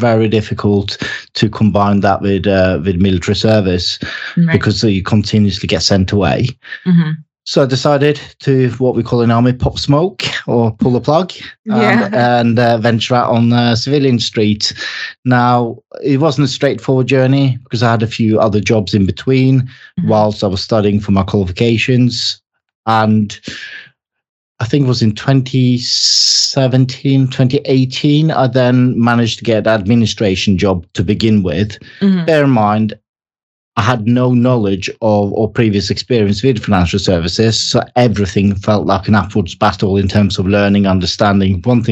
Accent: Norway; I've served in the British Army, even though I'm born and raised in Norway.

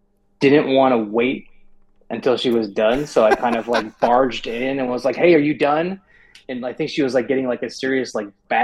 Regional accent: Cleveland, Ohio, United States; I was still living in Cleveland. I'm from Cleveland.

